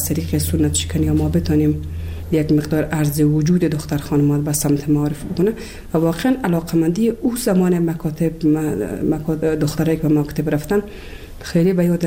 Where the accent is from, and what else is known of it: Kabul, Afghanistan; born or raised there; also born or lived in Bamyan